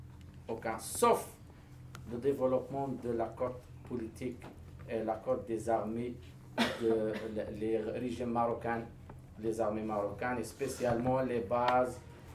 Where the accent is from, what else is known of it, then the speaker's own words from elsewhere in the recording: Western Sahara; L'occupation marocaine essayait toujours de changer notre information, de changer notre culture, mais nous sommes du Sahraoui en la fin.